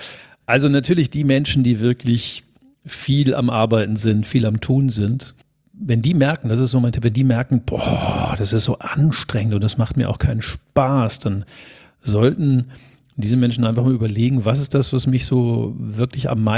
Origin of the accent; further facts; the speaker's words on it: Dornenheim, Germany; ich komme aus einer Adelsfamilie. Da fühlen sich immer alle so wichtig. Die haben immer einen ganz hohen Puls und wir kommen aus Dornenheim.